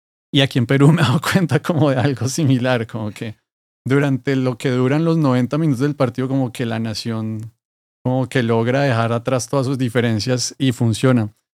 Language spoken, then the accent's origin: Spanish; Colombia; yo como colombiano